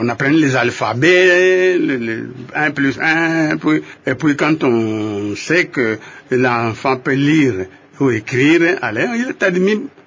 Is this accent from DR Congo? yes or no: yes; Tchiela, Kongo Central, DR Congo; Du Bas-Congo, évidemment.